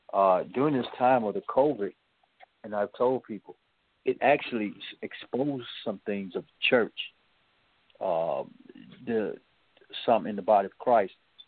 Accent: Chicago, Illinois, United States; now in Mississippi, United States; You know, I was born in Chicago, some of you know, and so living in Chicago and being among all that snow, and got down here in Mississippi

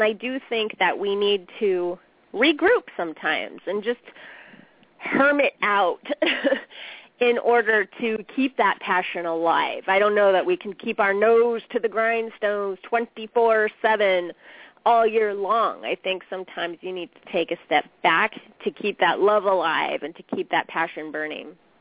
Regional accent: Bakersfield, California, United States; I grew up in Bakersfield where it's like 10 million degrees 6 months out of the year. It's so hot there.

